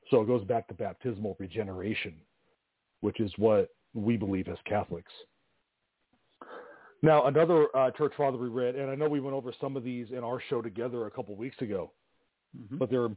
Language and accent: English; California, United States; I say dude a lot. I grew up in Southern California.